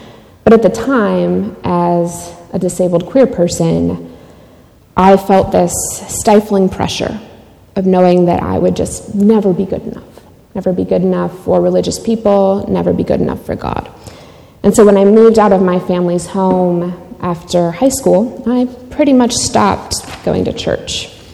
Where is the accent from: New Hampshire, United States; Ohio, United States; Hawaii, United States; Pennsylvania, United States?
Pennsylvania, United States; Pittsburgh; So I grew up in Pittsburgh, and I grew up going to an English-speaking church in the mornings and the Ukrainian Baptist Church in Dormont, where my dad was a pastor, in the afternoons.